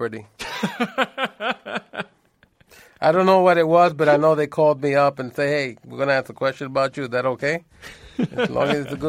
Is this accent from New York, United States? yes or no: yes; New York, United States; life growing up on the Lower East Side was always a hustle. So it comes like a second nature to me.